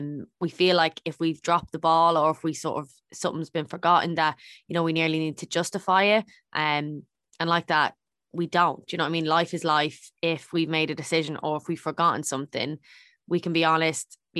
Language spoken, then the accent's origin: English; Drogheda, Leinster, Ireland; She is from Drogheda, which is my hometown.